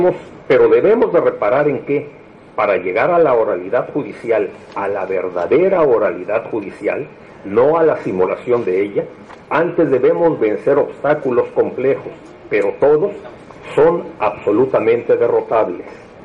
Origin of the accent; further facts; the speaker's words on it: Mexico; para lograr el gran país al que aspiramos como mexicanos